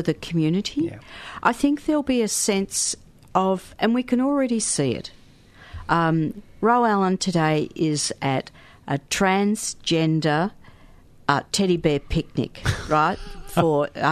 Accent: Port Melbourne, Victoria, Australia; See, I grew up in Port Melbourne, so I know that area really well.

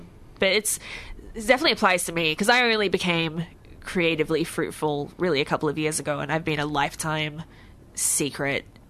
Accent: Brisbane, Queensland, Australia; so we had and we're from Brisbane.

